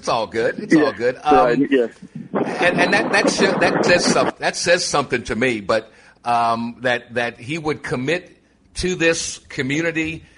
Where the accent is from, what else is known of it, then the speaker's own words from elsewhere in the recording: Louisiana, United States; Please excuse my grammar. I'm from Louisiana.